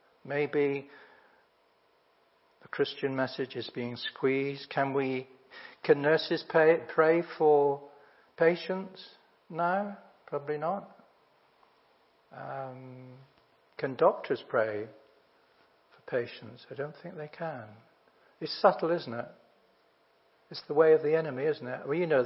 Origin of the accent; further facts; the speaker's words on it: United Kingdom; I think we're very British sometimes.